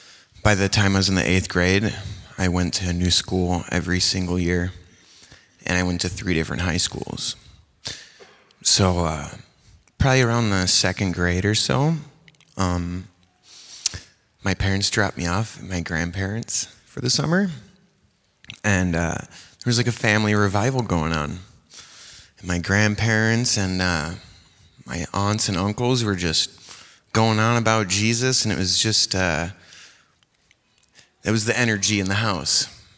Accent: Rockford, Illinois, United States; born there; So I was born in Rockford, Illinois. I got two sisters, one older, one younger. And kind of grew up in a troubled home.

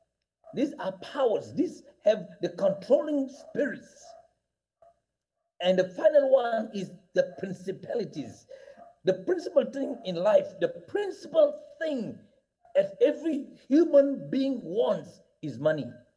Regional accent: Tanga, Tanga Region, Tanzania; wherever he was staying in where I come from Tanga

